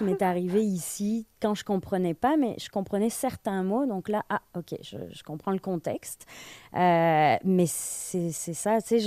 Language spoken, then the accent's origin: French; Bordeaux, Nouvelle-Aquitaine, France; moi j'ai toujours connu Bordeaux, en fait je viens de Bordeaux, mais je veux dire je m'identifiais plus en fait au bordelais, puis mais maintenant que j'en parle, je suis très fière d'être bordelaise.